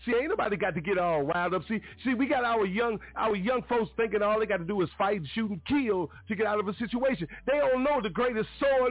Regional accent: United States; born there; Yeah, I was born right here in America. I was.

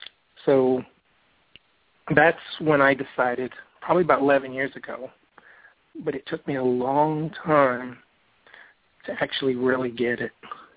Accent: Pearland, Texas, United States; now in Friendswood, United States; I'm a family guy who lives here in Friendswood, and I'm originally from Pearland.

